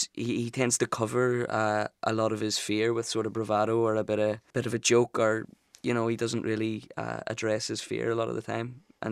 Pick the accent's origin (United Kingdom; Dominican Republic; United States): United Kingdom; Belfast, Northern Ireland; I'm from Belfast.